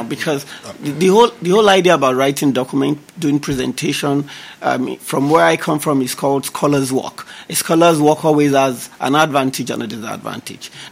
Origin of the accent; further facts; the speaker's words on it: Nigeria; I'm from Nigeria.